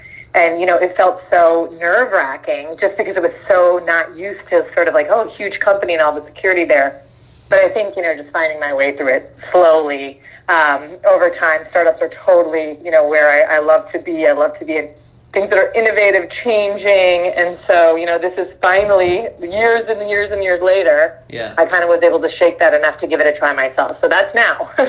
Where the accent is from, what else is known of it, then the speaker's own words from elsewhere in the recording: Minnesota, United States; born there; Okay, so I was born in Minnesota. My parents are from India. And so it was very, not a lot of Indians in Minnesota.